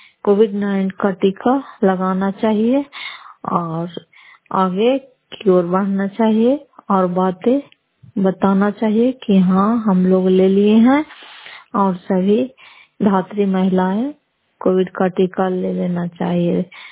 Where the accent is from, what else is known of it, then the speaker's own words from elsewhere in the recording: Fatehpur, Bihar, India; घर फतेहपुर, पंचायत मकरौता, प्रखंड कराय पसराज और जिला नालंदा के निवासी हूँ।